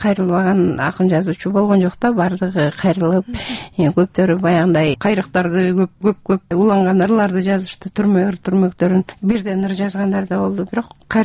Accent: Naryn Region, Kyrgyzstan; now in Osh, Kyrgyzstan; Мен эми Оштун келинимин, өзүм нарындыкмын.

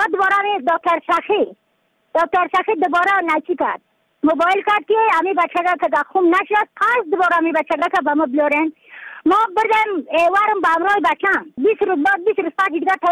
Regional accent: Badakhshan, Afghanistan; از بدخشان هستم، مرکز بدخشان ولسوالی اتل پایان.

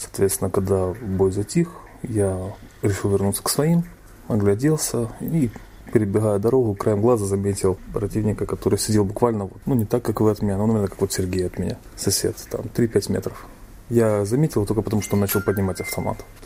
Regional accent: Kharkiv, Kharkiv Oblast, Ukraine; по сути, я вырос уже в Украине. То есть я в 90-м году пошел в школу. Все мое вот время, которое я помню, оно прошло в Украине. Я ментально себя связываю, то есть как-то себя ассоциировать с городом, который был в Украине, Харьков

